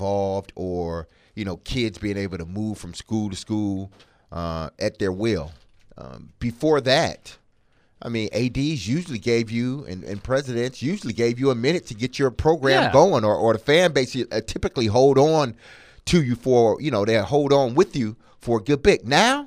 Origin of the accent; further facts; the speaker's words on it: Midwest, United States; being a Northerner or a Midwest guy, whatever you want to call it.